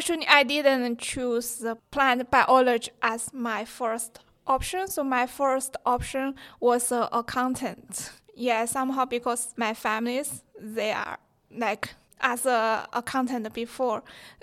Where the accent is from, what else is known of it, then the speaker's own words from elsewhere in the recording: Sichuan, China; Close to my hometown in Sichuan province.